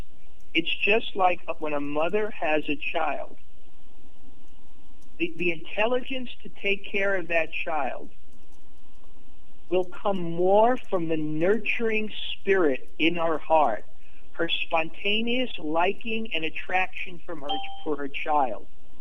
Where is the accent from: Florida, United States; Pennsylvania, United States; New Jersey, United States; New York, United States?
New York, United States; Brooklyn; when I grew up in Brooklyn, just about that time there was a young boy in high school